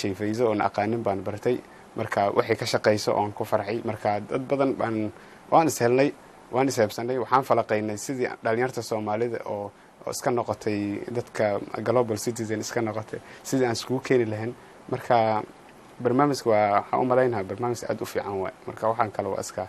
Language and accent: Somali; Garissa, Garissa County, Kenya